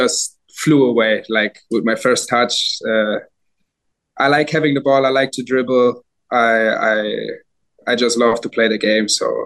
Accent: Nuremberg, Bavaria, Germany; also born or lived in Berlin, Germany; Yeah, I was born in Berlin. And then when I was like a year old, we moved to Nuremberg. Yeah, it's also a city in Germany. And I grew up there until I was seven.

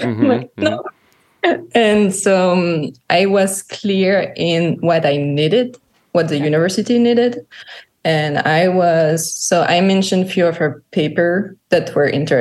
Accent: Île-de-France, France; English is a second language; So first of all, I'm French. I'm from France. I live near Paris

